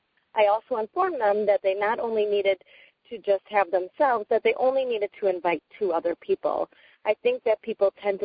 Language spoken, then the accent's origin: English; Middleton, Wisconsin, United States; I'm from Middleton, Wisconsin.